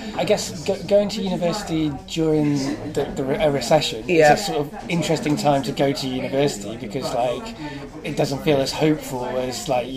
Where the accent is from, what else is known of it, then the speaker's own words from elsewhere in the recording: Coventry, West Midlands, United Kingdom; well, Leamington Spa was definitely within, growing up in Coventry, that was a posh place.